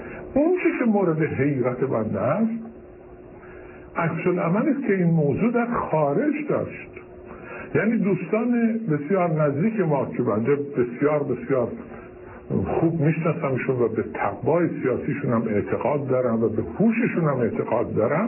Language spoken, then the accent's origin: Persian; Iran; ما ایرانی هستیم، سیستم جمع کردن مردم رو بسیار خوب بلدیم